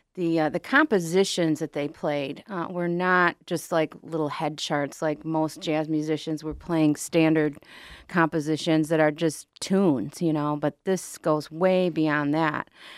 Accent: Detroit, Michigan, United States; And I grew up in Detroit area, and I was a rock and roller, and I really didn't even discover jazz until late in high school.

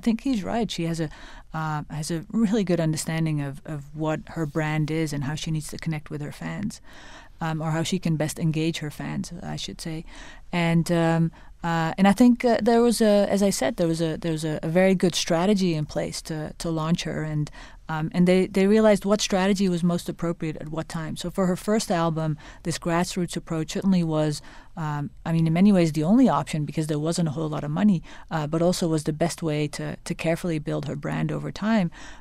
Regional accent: Netherlands; The Dutch painter, from my home country.

